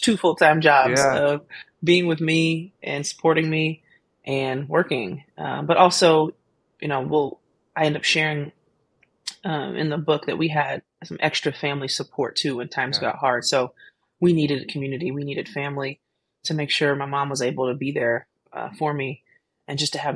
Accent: Jefferson City, Missouri, United States; I grew up in Jefferson City, Missouri until I was 11 years old.

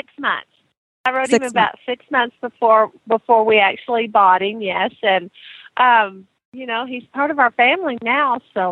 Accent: Dallas, Texas, United States; I grew up in Dallas, Texas.

